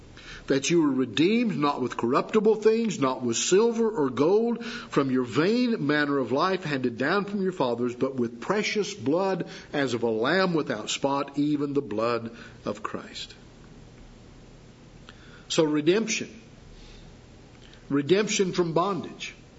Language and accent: English; the South, United States; I grew up in the South. It's not a popular book in the South, truthfully.